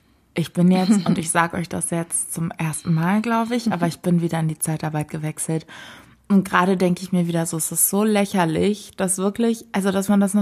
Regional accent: Hamburg, Germany; wir kommen beide aus Hamburg, Katrin und ich. Wir sind auch beide im gleichen Viertel aufgewachsen.

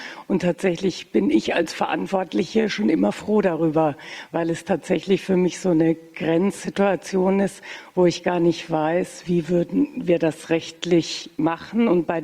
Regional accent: Würzburg, Bavaria, Germany; ich bin aus Würzburg

